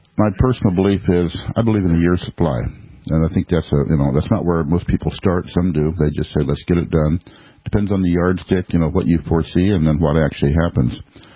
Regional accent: California, United States; I came from California.

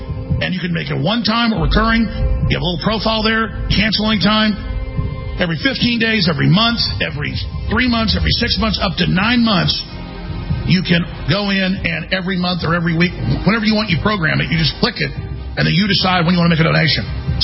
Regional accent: United States; And that's why I'm an American, and why I defend the Republic, and why I believe in it

